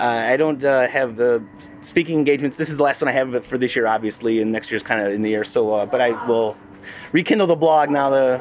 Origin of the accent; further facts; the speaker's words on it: Chicago, Illinois, United States; And then obviously, being a Chicagoan, I do want to take a quick moment to make a plug, if you will.